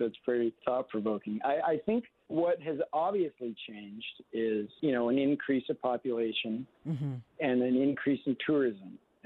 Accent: Kalispell, Montana, United States; Born and raised in Kalispell.

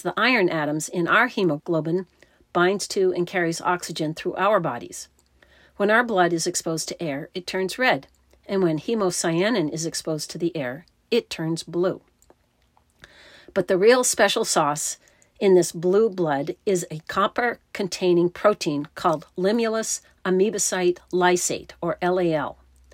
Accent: East Coast, United States; I grew up on the East Coast with frequent trips to Cape Cod, where horseshoe crabs were common on the shore.

